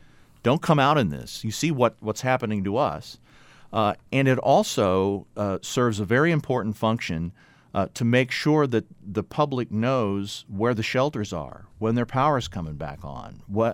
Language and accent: English; the Ozarks, United States; I hope the people of my hometown and my home region of the Ozarks